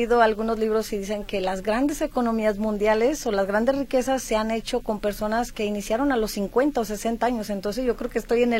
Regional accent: Zapotlanejo, Jalisco, Mexico; Yo soy originaria de Zapotlanejo, siempre he vivido ahí.

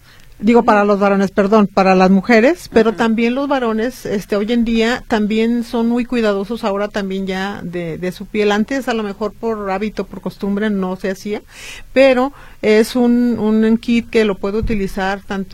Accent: Tuxpan, Jalisco, Mexico; Tenemos en Tuxpan, Jalisco, que soy originaria de Tuxpan, ¿sí?

